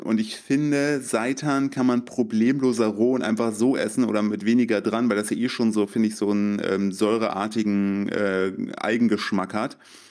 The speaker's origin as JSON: {"language": "German", "region": "Thuringia", "country": "Germany", "tie": "born or raised there", "said": "weil ich bin in Thüringen aufgewachsen."}